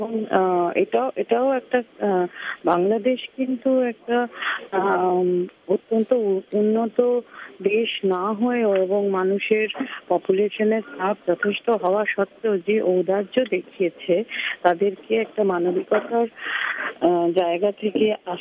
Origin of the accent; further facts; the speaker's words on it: India; আমি একজন ভারতীয় সাংবাদিক এবং সেই জায়গা থেকে আমি দিল্লিতে বসে